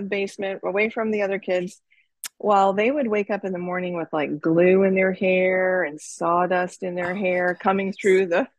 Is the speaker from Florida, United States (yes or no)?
yes; Florida, United States; We're kind of what we call halfbacks. And because I grew up in Florida. So we moved to the South halfway back.